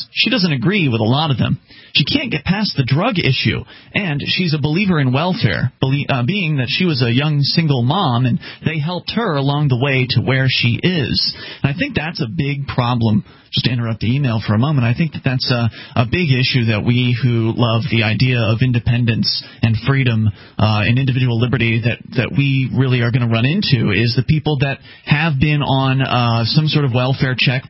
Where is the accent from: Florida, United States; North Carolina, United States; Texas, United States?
Texas, United States; now in Washington, United States; I grew up in Texas right next to Fort Hood.